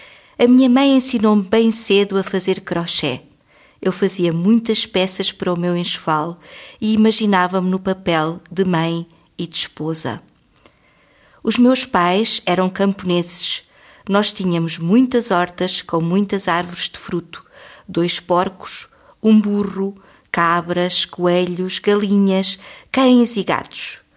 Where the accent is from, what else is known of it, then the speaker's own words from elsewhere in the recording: Centro, Portugal; moved away as an adult; now in Switzerland; venho de Portugal. Tenho 30 anos e vivo há 10 anos na Suíça.